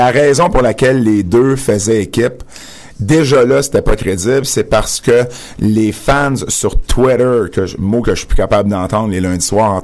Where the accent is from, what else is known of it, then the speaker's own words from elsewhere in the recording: Baie-Saint-Paul, Quebec, Canada; j'arrive de Baie-Saint-Paul, faut me donner une chance.